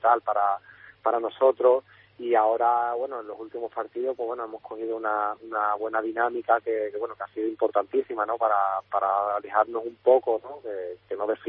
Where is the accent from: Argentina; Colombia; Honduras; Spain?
Spain; Osuna, Andalusia; hablo a diario con mi familia, que sigue allí en Osuna, y yo espero mi acento no perderlo nunca.